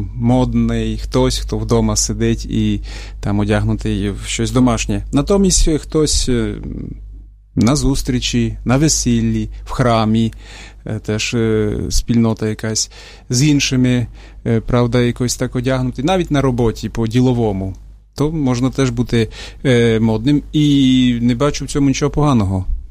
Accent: Western Ukraine, Ukraine; я з Західної України, і там вплив московського був мінімальний.

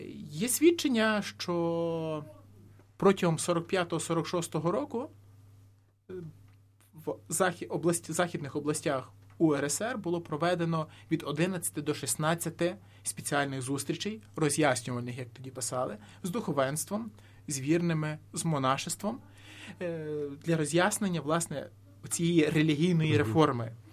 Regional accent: Ternopil Oblast, Ukraine; в Тернопільській області, зокрема, в моєму районі, звідки я родом

